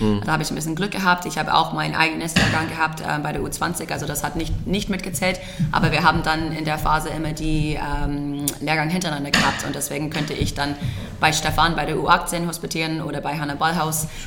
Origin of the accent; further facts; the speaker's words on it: United States; German is a second language; Ich bin in Amerika geboren und aufgewachsen und war auch dort in der High School.